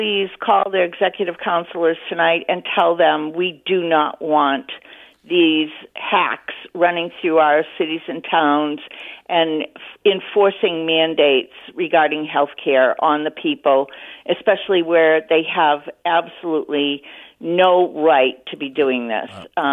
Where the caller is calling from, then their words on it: New Hampshire, United States; I'm calling from New Hampshire